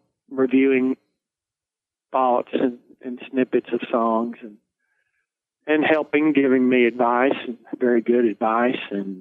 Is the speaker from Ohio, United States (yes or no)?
no; Chattanooga, Tennessee, United States; also born or lived in Ringgold; I was born in Ringgold, Georgia, just about 15 minutes from here, and raised, though, in Chattanooga, Tennessee.